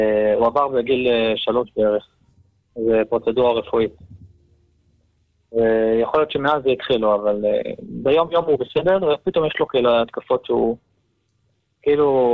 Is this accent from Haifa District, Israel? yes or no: yes; Hadera, Haifa District, Israel